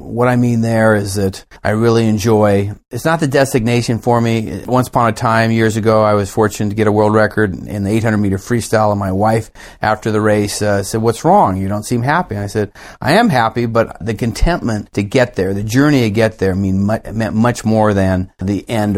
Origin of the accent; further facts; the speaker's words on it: Orinda, California, United States; My first job in Contra Costa, I grew up in Orinda